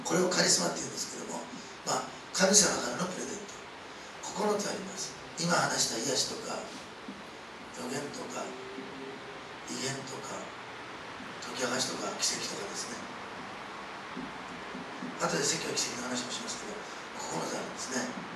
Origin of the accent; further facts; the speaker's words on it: Osaka, Japan; 私大阪出身ですけど、大阪の学会はすごいですよ。